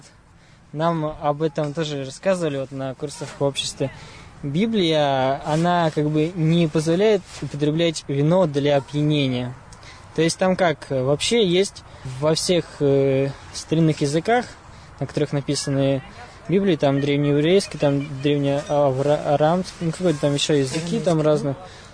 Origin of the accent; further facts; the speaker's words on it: Kurgan, Kurgan Oblast, Russia; Нет, я из Кургана, учусь в Тюмени.